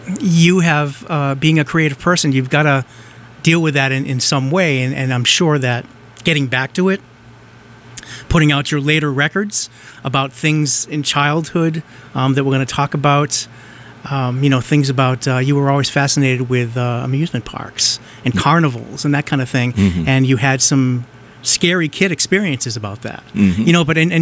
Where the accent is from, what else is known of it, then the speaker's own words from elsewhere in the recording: Haverhill, Massachusetts, United States; I grew up in Haverhill